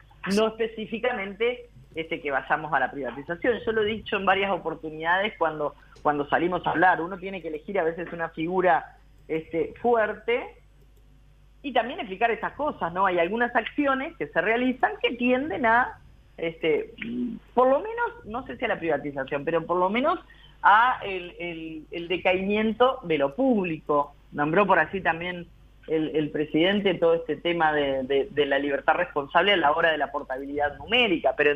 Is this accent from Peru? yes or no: no; Montevideo, Uruguay; now in Chuy, Uruguay; yo no soy oriunda de Chuy, como dijeron por ahí, soy oriunda de Montevideo, pero... hace 20 años que vivo entre Chuy y la zona